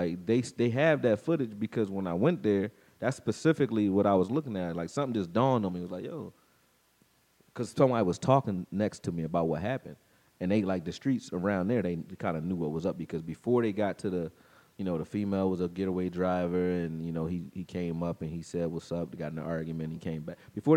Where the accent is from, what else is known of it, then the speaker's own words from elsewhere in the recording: Philadelphia, Pennsylvania, United States; I was like, I was like, yo, I'm legit from Philly.